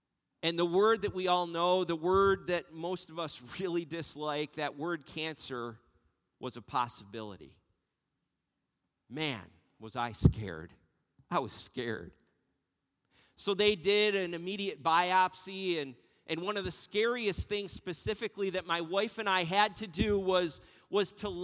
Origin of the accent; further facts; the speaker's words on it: West Valley, New York, United States; Just know that I grew up on Bond Road in West Valley, okay? Which is really between Springville and West Valley. It's this little backcountry road.